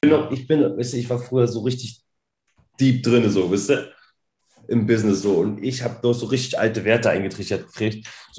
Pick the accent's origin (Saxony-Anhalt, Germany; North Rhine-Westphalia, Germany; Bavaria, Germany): Saxony-Anhalt, Germany; ich komme näher Magdeburg, Salzwedel.